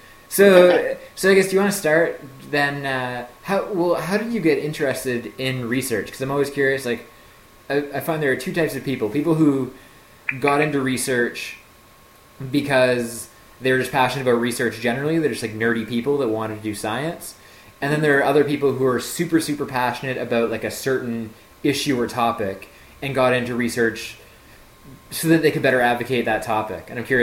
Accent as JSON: {"language": "English", "region": "New Brunswick", "country": "Canada", "said": "Dude, I'm from New Brunswick."}